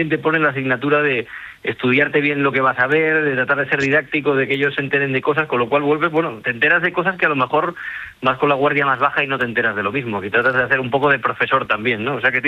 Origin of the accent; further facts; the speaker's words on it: Asturias, Spain; yo soy de Asturias, pues en cuanto puedo me escapo a Asturias